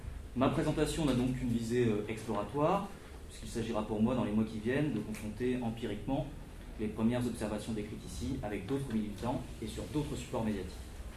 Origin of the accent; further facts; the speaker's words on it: Hauts-de-France, France; now in Toulouse, France; mais je suis nordiste, ne vous étonnez pas pour l'accent.